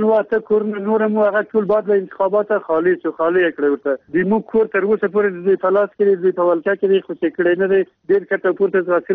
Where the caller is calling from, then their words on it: Ghazni, Afghanistan; غزنی ولسوالۍ نه